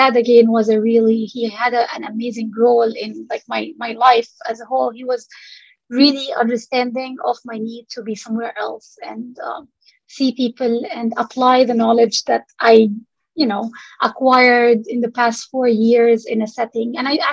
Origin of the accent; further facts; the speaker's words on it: Saudi Arabia; English is a second language; We, growing up in Saudi Arabia, we're always visiting Egypt because this is where my parents' families were.